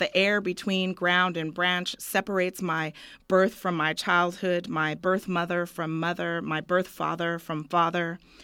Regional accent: Tacoma, Washington, United States; I grew up in Tacoma, Washington

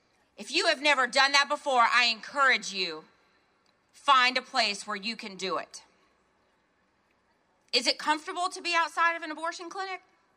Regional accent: Texas, United States; Well, I'm from Texas, so I'm going to make this appropriate. Howdy!

